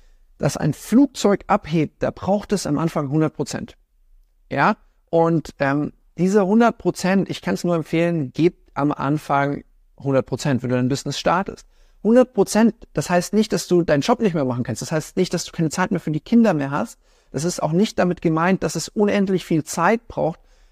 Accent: Munich, Bavaria, Germany; diesmal nicht München, meine Heimatstadt, ja.

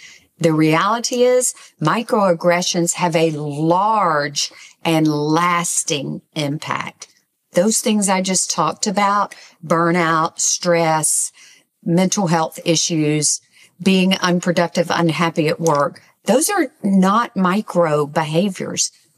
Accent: Southern United States, United States; For example, I'm from the South

